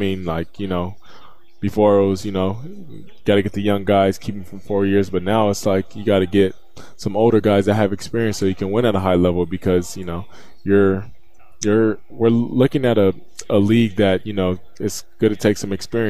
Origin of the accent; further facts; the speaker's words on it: Fontana, California, United States; So I'm a kid from Fontana, California. Decided to go to a high school about 30 minutes from my hometown in Laverne, California.